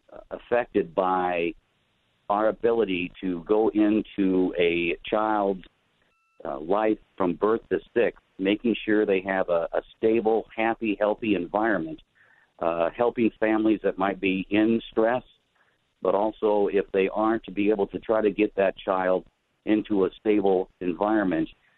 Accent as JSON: {"language": "English", "town": "Milwaukee", "region": "Wisconsin", "country": "United States", "tie": "born or raised there", "also_born_or_lived": "Iowa", "said": "Well, I am actually born in Iowa, but when I was just 3 years old, my parents moved into Milwaukee. So I grew up in the northwest side of Milwaukee and went to college out in the state of Iowa"}